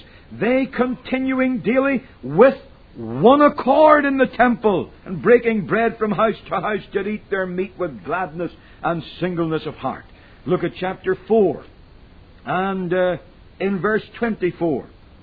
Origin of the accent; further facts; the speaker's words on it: Northern Ireland, United Kingdom; now in United States; I'm not an American, as you've probably gathered from my accent. It's not quite pure Yankee or pure Dixie either.